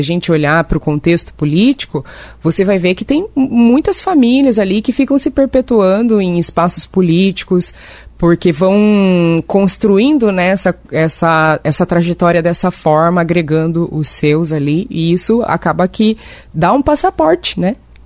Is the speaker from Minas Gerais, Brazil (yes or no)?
no; Curitiba, Paraná, Brazil; as pessoas elas se espantam um pouco pelo fato de eu ser paranaense. Né? E eu sou paranaense, nasci em Curitiba.